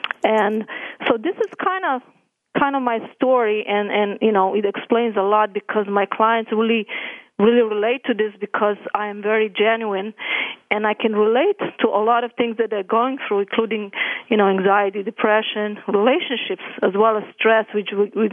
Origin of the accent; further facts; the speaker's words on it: Slovenia; in Slovenia in Eastern Europe, used to be part of Yugoslavia. And my healing journey actually began in my home country